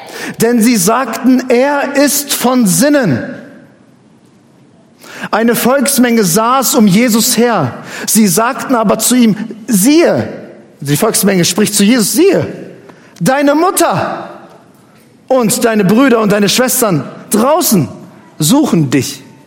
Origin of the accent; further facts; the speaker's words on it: Northern Germany, Germany; Das ist mein Heimatort gewesen in Norddeutschland. Ich kannte die Straßen in- und auswendig.